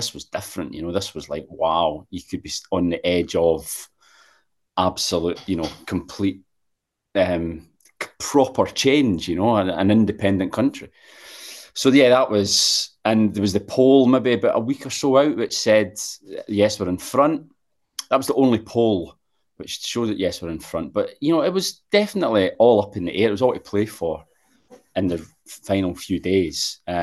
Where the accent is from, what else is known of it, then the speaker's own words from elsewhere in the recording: Scotland, United Kingdom; now in London, United Kingdom; Just being Scottish, you know, it was personal as much as anything, you know. I mean, I didn't have a vote because I live in London, but I was up there covering it.